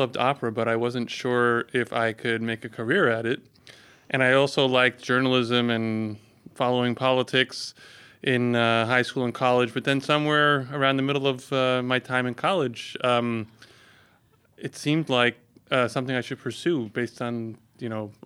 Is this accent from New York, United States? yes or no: yes; New York, United States; now in Los Angeles, United States; I am from New York, recently relocated to Los Angeles.